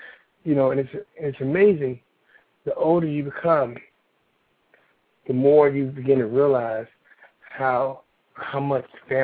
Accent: Washington, District of Columbia, United States; I'm from my hometown, Washington, D.C.

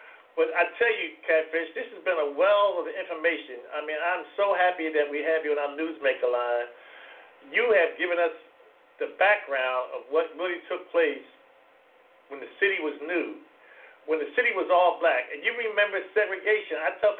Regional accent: Philadelphia, Pennsylvania, United States; born there; See, I was born up north. I was born in Philadelphia.

